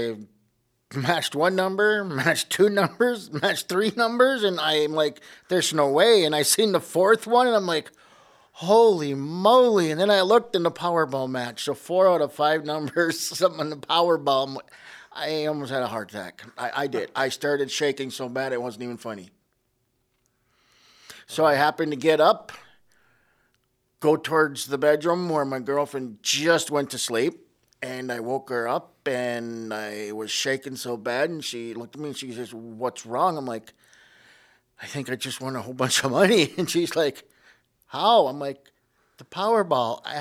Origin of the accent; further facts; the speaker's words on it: Wisconsin, United States; I'm a nobody from Wisconsin, you know? And I'm like, holy man, I'm a hick from the backwoods.